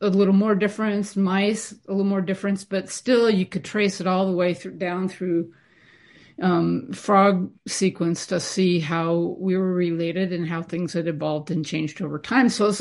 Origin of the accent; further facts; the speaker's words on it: California, United States; I grew up in the Livermore Valley in California. And my granddad had a cattle ranch